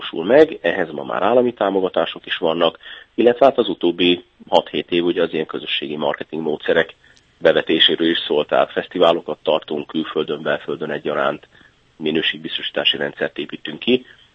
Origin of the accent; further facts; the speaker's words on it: Debrecen, Hajdú-Bihar, Hungary; én is debreceni vagyok